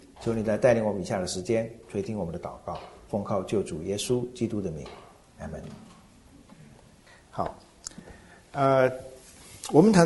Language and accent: Chinese; China; 我们常常会说我们中国人的社会一向都是比较人治而不是法治的社会